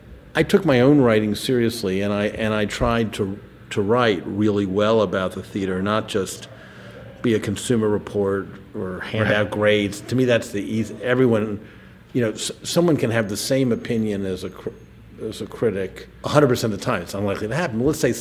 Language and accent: English; Washington, District of Columbia, United States; Because when I was growing up in Washington, and there, most shows I'd read about, like in the New York Times, I couldn't see.